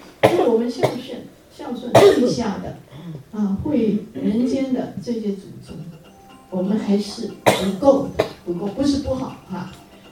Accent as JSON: {"language": "Chinese", "country": "China", "said": "我们中国人很，最近我收到一个朋友问我"}